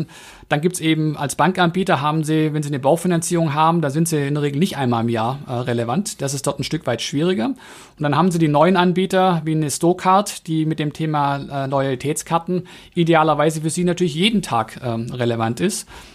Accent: Baden-Württemberg, Germany

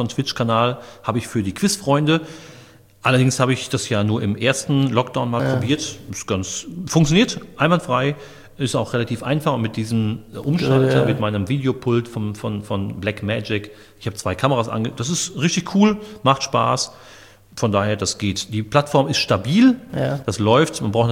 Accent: Dortmund, North Rhine-Westphalia, Germany; ich komme aus Dortmund.

